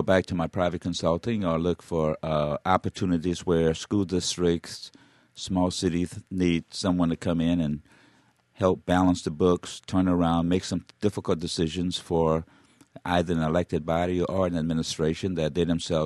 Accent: the South, United States; now in Detroit, United States; you know, I grew up in the South, but I've never been had so much you know, racial attacks pointed to me as I've had since I've been in Detroit.

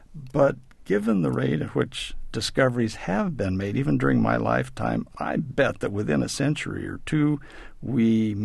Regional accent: California, United States; I was after the same thing I was after when I grew up in Southern California, got a paper route when I was 12, 13 years old.

